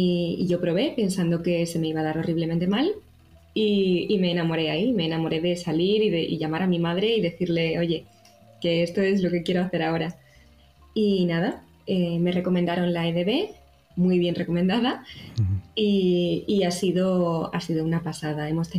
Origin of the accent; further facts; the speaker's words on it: Ronda, Andalusia, Spain; moved away; also born or lived in Valencia / Barcelona; Yo soy de Ronda, en Málaga.